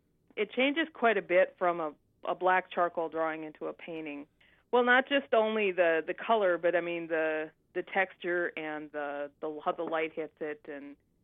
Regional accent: Fosston, Minnesota, United States; I grew up in Fauston, Minnesota. It's about 45 minutes from here, a very small town.

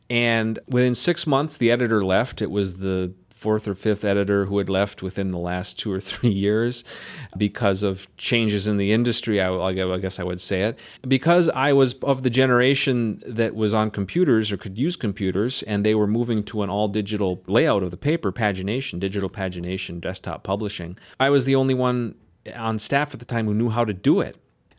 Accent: Minnesota, United States; I grew up on the Iron Range in media.

